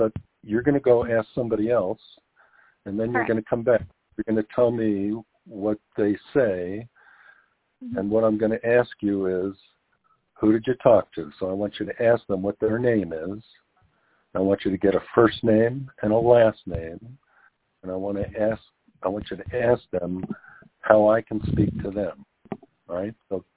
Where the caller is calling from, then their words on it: Aurora, Colorado, United States; I'm calling from Aurora, Colorado.